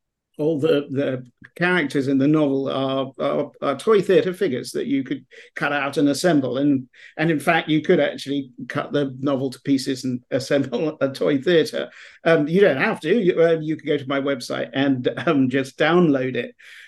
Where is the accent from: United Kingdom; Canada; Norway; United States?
United Kingdom; England; growing up in England